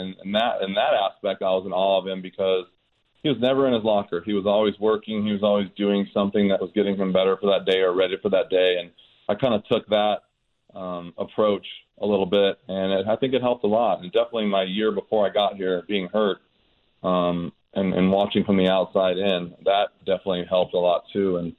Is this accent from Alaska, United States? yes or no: no; California, United States; growing up in Orange County and not being a real impressive student, so to speak, I really didn't know much about St. Louis.